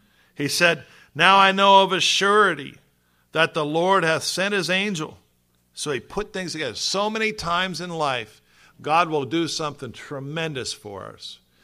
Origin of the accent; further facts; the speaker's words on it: Youngstown, Ohio, United States; Where I grew up in Youngstown, Ohio, that's how they did the same thing.